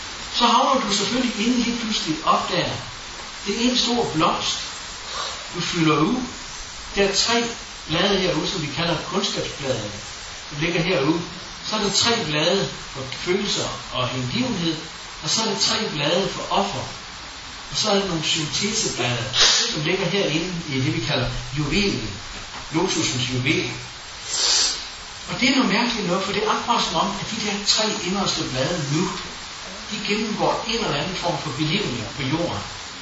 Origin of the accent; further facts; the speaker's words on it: Norway; Danish is a second language; now in Denmark; når jeg møder folk i Danmark, så siger jeg, jamen hjemme i Norge, der gør vi sådan og sådan. Det skal jo passe lidt på med, også derhen til. Så det plejer jeg gerne at sige, jeg føler mig som skandinaver.